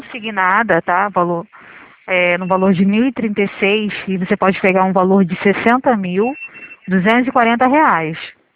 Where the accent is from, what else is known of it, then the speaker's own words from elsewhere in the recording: Rio de Janeiro, Brazil; sou do centro do Rio.